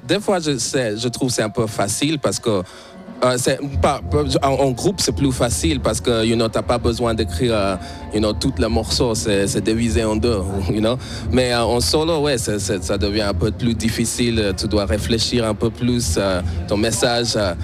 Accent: Switzerland; j'ai grandi la plupart de ma vie ici. Donc, mes amis, je connais tous les roues, c'est chez moi ici.

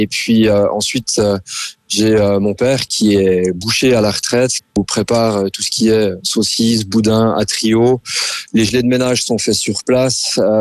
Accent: France; Le fait que moi, je suis jurassien, j'ai vécu dans le Jura les 15 premières années de ma vie.

